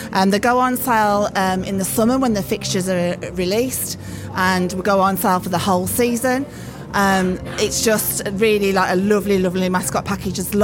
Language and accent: English; Cannock, West Midlands, United Kingdom; Well, we're local people ourselves. We come from Cannock, so we're local people.